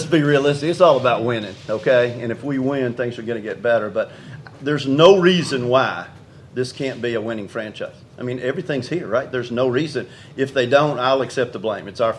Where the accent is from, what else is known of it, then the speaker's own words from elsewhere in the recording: Knoxville, Tennessee, United States; You know, I grew up in Knoxville, which is a college football town.